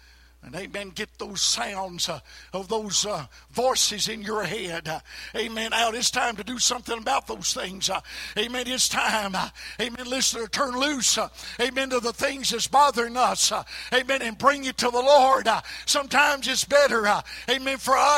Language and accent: English; United States; I remember sitting in a little Methodist church that I was raised in Allen County, Shiloh United Methodist Church. And years and years ago, I was a little boy growing up, and mom and daddy would take us to church.